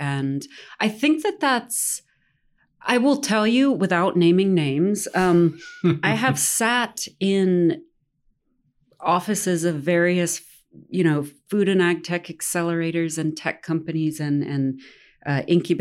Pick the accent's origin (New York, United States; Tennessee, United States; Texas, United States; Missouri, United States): Tennessee, United States; I myself am from a landlocked-ish state. I'm born and raised in Tennessee.